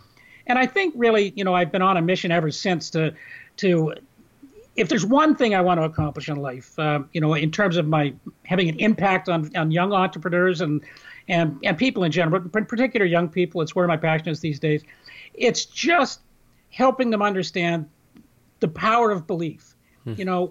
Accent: Toronto, Ontario, Canada; I grew up in Toronto. I was a city boy

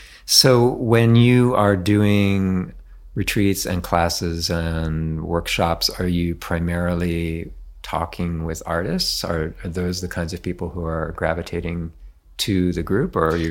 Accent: Washington, District of Columbia, United States; now in New York, United States; I grew up in Washington, and it's a company town for the government.

